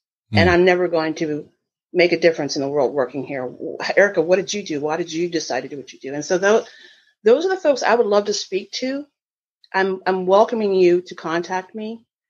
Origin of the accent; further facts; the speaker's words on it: the South, United States; I'm a Southerner. I'm a proud Southerner.